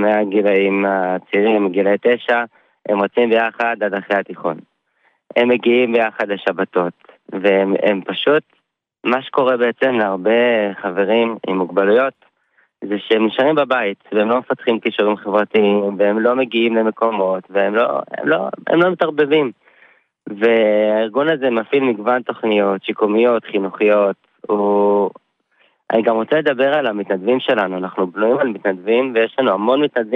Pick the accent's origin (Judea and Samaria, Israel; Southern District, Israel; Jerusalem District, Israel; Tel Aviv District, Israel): Judea and Samaria, Israel; Kfar Adumim; מכפר אדומים.